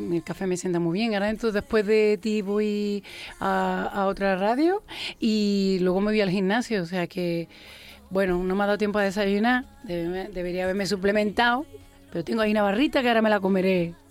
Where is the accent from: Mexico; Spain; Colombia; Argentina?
Spain; Granada, Andalusia; also born or lived in Armilla; me he criado en Peñuela, me he criado en Armilla también, pero me he criado, nací en maternidad en Granada, en el centro de maternidad, de donde nacen la mayoría de los granadinos, o sea que soy granadina de...